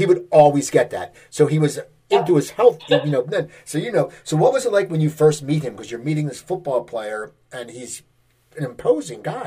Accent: Cherry Hill, New Jersey, United States; I believe he was the one in my hometown, Cherry Hill, New Jersey.

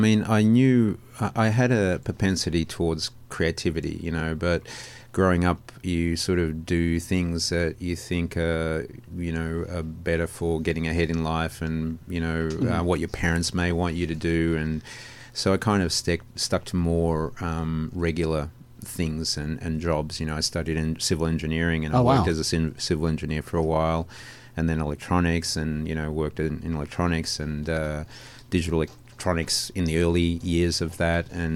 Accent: Geelong, Victoria, Australia; also born or lived in Melbourne; now in Los Angeles, United States; born and raised in Melbourne. Oh, well, actually in a country town called Geelong in southeastern Australia.

